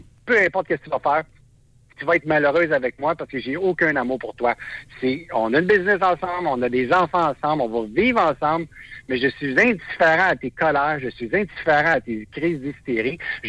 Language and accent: French; Quebec, Canada; Je suis juste un livreur, je viens du Québec.